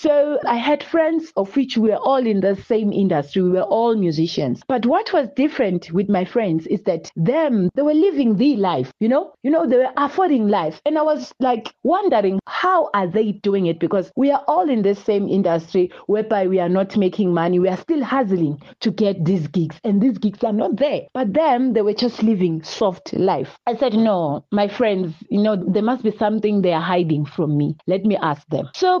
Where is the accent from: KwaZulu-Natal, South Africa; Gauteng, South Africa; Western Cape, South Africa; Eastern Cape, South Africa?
Gauteng, South Africa; Ekurhuleni; born there; I was born in Ekurhuleni in a very small township called Wadtville. We then moved to Vosloorus. That's where I am currently living.